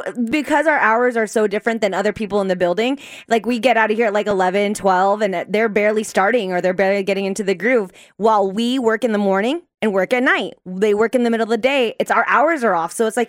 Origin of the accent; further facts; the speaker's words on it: Canada; Do it. Yeah. We're Canadian.